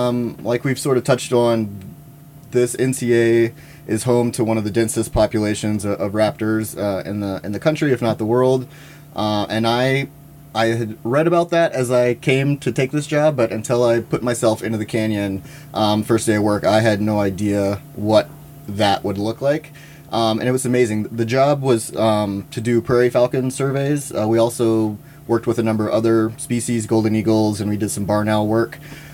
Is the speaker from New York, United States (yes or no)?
no; Louisiana, United States; So when I finished my undergraduate degree, I grew up in Louisiana and went to school down there.